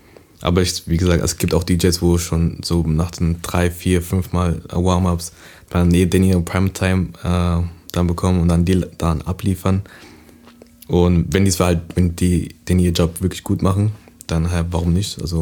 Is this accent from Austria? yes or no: no; New York, United States; also born or lived in Strasbourg, France; now in Karlsruhe, Germany; Also ich bin aufgewachsen in New York.